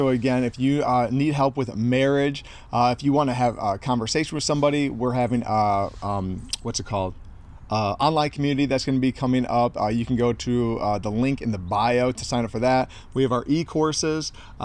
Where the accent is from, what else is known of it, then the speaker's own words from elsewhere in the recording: Indiana, United States; Again, we are from we're from Indiana. We just moved to Southern California.